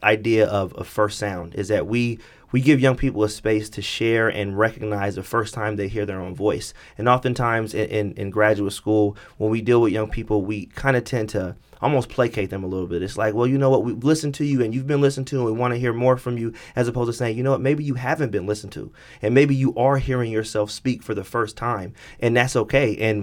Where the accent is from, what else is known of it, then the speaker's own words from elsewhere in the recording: San Francisco, California, United States; so I grew up in San Francisco in the Lakeview District, more of the western side of San Francisco, historically black neighborhood.